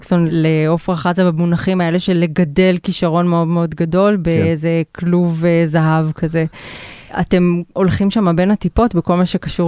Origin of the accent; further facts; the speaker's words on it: Central District, Israel; אני ילדה שגדלתי בשעריים, שכונה של תימנים